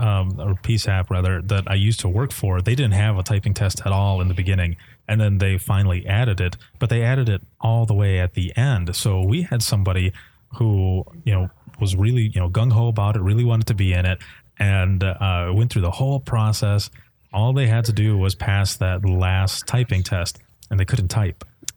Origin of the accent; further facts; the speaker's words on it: Michigan, United States; also born or lived in Florida; I'm from Michigan, but I moved to Florida for, well, I went to visit for just a week and I stayed there for 3 years